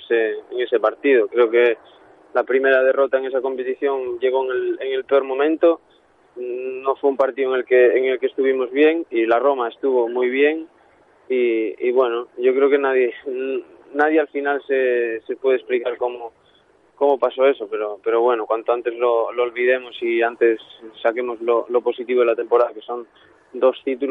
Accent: Salceda de Caselas, Galicia, Spain; Sí, en mi pueblo donde nací yo.

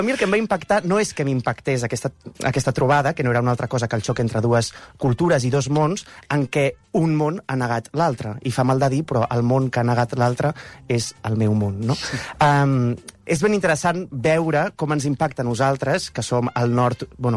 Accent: Tarragona, Catalonia, Spain; si he d'explicar que soc de Tarragona, perquè Tarragona és una ciutat que està en un nord de Barcelona

